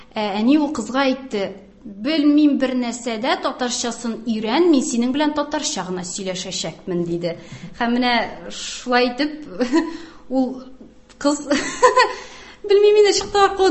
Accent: Dzhalil, Tatarstan, Russia; Мин Сорман районында Җәлидә үстем. Гади гаилә, әти-әни нефтяниклар иде, мине дә соңыннан инде әни бер үзе үстерде. Гаиләдә безнең русчалы татарчалы иде

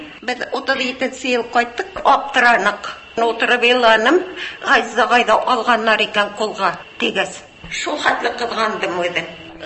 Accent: Sterlitamak, Bashkortostan, Russia; Әйтәм, мин Стерлиннән Өфүгә килдем. Өфүнән шунда Мәскәүгә килдем мин әйтәм.

